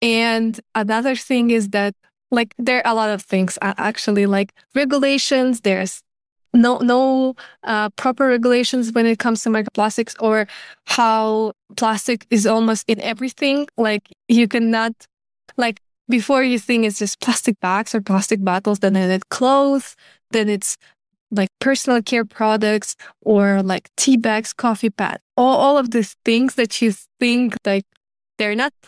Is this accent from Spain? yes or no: no; Kazakhstan; English is a second language; now in Germany; Yeah, actually, I'm from Kazakhstan originally, but currently I'm in Germany.